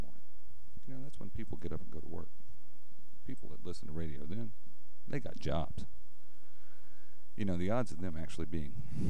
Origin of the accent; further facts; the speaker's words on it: Georgia, United States; today began a political campaign in my home state of Georgia. Georgia is a southeastern state.